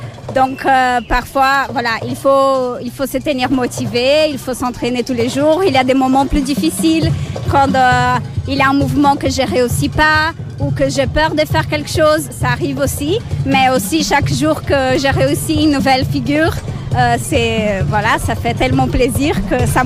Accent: Brazil; French is a second language; now in Belgium; Je suis brésilienne, donc j'aime bien aussi aller rendre mon art au Brésil, mon pays d'origine.

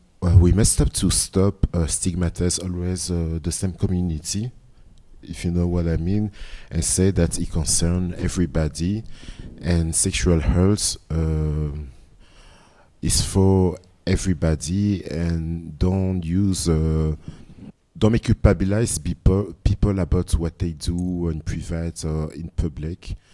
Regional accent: Belgium; I grew up in Belgium, so I only have my own experience when I grew up in Belgium.

